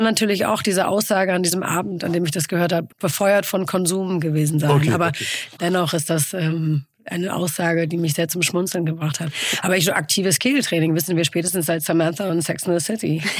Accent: Hamburg, Germany; born there; moved away as an adult; also born or lived in London; Ja, ich bin tatsächlich gebürtige St. Paulianerin. Ich bin in sechster Generation Hanseatin.

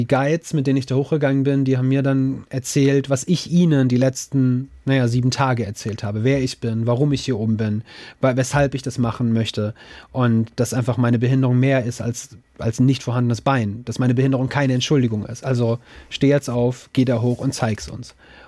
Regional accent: Dudenhofen, Hesse, Germany; Also ich komme gebürtig aus Dudenhofen im Rottgau und bin da gerne an die Roddau gegangen

